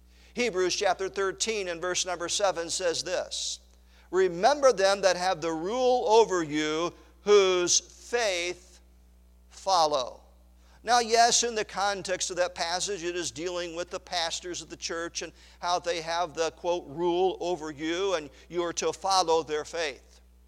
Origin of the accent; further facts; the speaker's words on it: Long Island, New York, United States; born there; But I was born in Long Island, New York.